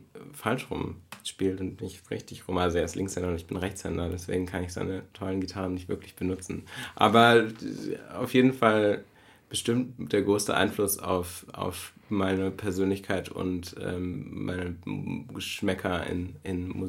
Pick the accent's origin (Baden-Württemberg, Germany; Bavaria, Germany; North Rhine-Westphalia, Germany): North Rhine-Westphalia, Germany; Nee, wir sind im Münsterland aufgewachsen.